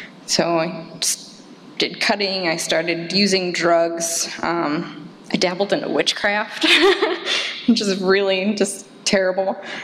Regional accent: New York, United States; born there; I was born in New York.

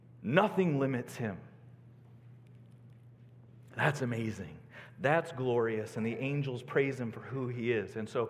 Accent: Cornville, Illinois, United States; now in Holland, United States; We live in Holland, Michigan, people. There is beauty. I grew up in Cornville, Illinois.

